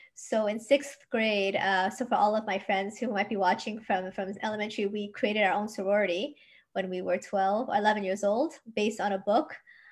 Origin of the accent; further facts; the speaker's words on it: New York, United States; also born or lived in Washington, District of Columbia, United States / Japan; I was born in, you know, DC and I grew up in New York, so I'm not even from Korea. I spoke a little Japanese because I had just come back from living there.